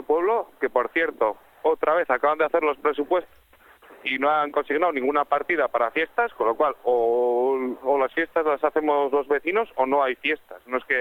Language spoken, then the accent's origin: Spanish; Garínoain, Navarre, Spain; se han dedicado a molestar a los vecinos de mi pueblo